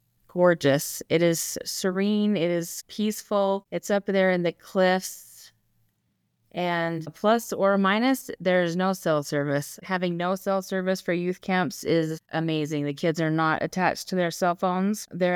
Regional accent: Ogden, Utah, United States; So I am from the Ogden area, born and raised. I love Utah, especially our mountains.

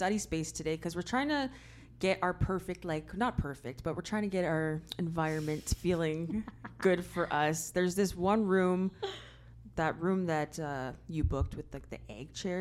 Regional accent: London, United Kingdom; because I grew up here in London, right?

